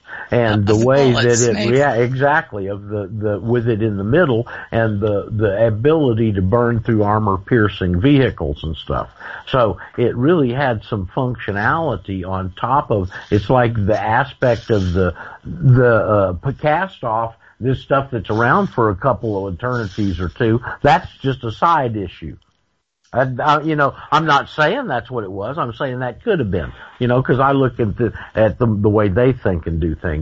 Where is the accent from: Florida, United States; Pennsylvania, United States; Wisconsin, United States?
Florida, United States; I'm from Florida, you know. Both sides of my family were from Florida, and our family house is on the water down there.